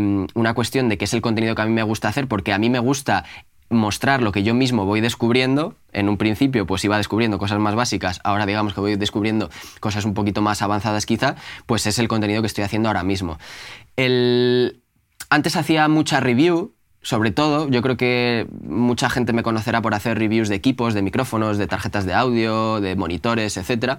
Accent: Castile and León, Spain; now in Madrid, Spain; yo no soy de Madrid, yo soy de un pueblo de León que tiene 900 habitantes.

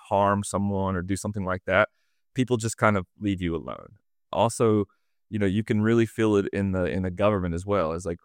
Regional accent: Mississippi, United States; I grew up in Mississippi, a pretty conservative place, you know, gun loving, hunting, fishing

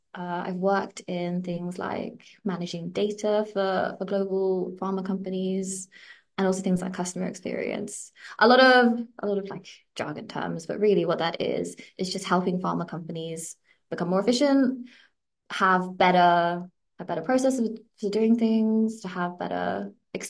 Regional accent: Belfast, Northern Ireland, United Kingdom; now in Canterbury, United Kingdom; So I'm actually from Belfast in Northern Ireland. So I think I kind of moved around a lot in my life before I ended up at Kent.

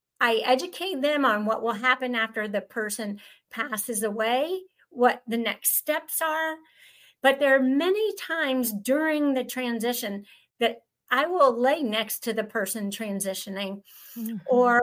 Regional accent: the South, United States; Because I'm from the South. And we have great hospitality down here.

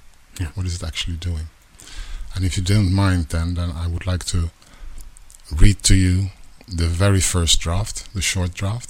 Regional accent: Netherlands; my parents are from Suriname. I grew up in the Netherlands.

